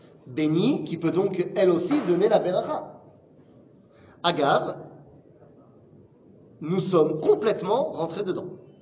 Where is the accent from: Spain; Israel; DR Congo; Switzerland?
Israel; moi j'ai pas honte de dire que je viens d'Israël quand je me balade en France-Laharetz.